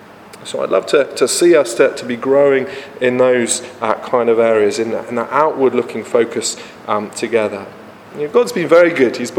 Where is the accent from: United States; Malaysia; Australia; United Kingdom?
United Kingdom; You know, as British people, we're not very good at talking about money.